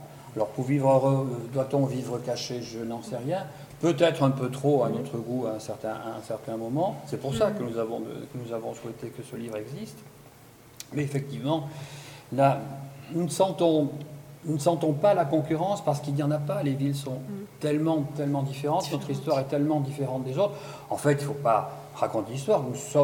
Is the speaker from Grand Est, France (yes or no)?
no; Nouvelle-Aquitaine, France; nous revendiquons haut, fort, et de manière excessive, s'il le faut, que nous sommes des Gascons et que nous le resterons